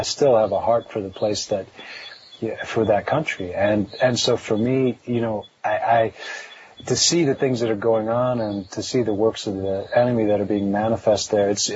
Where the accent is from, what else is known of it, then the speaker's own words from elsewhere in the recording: United States; born there; even for me, you know, when I was born in the States